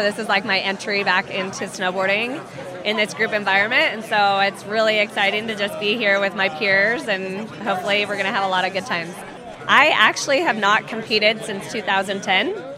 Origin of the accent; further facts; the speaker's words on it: Mammoth Lakes, California, United States; I'm from Mammoth Lakes, California, and I'm stoked to be here.